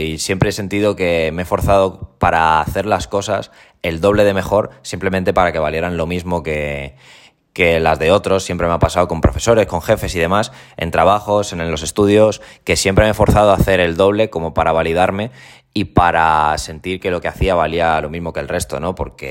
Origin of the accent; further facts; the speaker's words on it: Getafe, Community of Madrid, Spain; born there; yo siempre digo que soy de aquí, porque realmente nací aquí en Madrid, nací en Getafe, para ser exactos